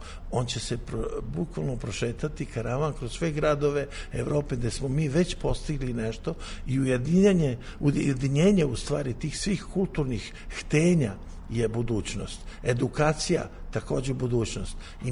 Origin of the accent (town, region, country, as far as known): Serbia; now in France